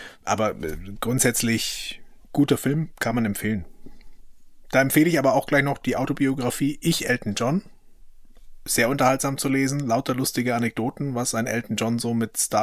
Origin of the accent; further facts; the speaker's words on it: Bayreuth, Bavaria, Germany; hat eine enge Verbindung zu meiner Heimatstadt, zu Bayreuth.